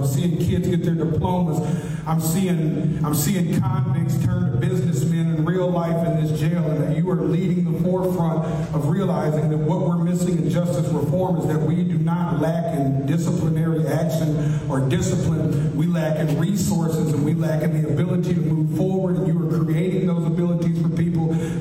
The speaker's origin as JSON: {"language": "English", "town": "Nashville", "region": "Tennessee", "country": "United States", "said": "I'm from Nashville, Tennessee, and I'm honored to be here."}